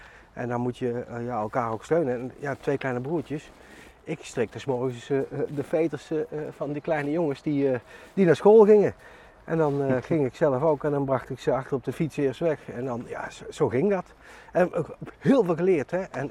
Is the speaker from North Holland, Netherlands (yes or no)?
no; North Brabant, Netherlands; Ik ben graag in Brabant, ik voel me ook een echte Brabander en het past gewoon goed bij mij.